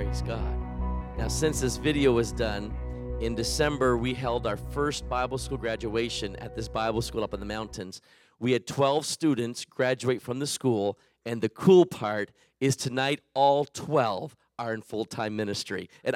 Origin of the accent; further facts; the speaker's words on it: Canada; I grew up in Canada. I studied French for 12 years in school.